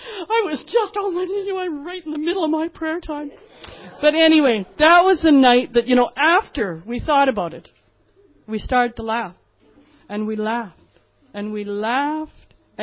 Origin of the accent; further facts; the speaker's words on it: Canada; Nobody knows I'm from Canada. I'm not from here.